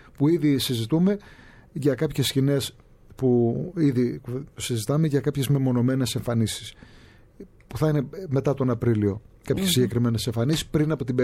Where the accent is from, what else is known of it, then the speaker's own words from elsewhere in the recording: Fones, Crete, Greece; Από Κόρωνα είμαι εγώ, την επαρχία από Κορώνου. Το χωριό μου βέβαια είναι μικρό. Είναι αδικημένο το χωριό μου γιατί είναι... Εγώ λέω ότι δεν το γράφει ο χάρτης. Η αλήθεια είναι. Αλλά εντάξει, Φωνές λέγεται το χωριό μου.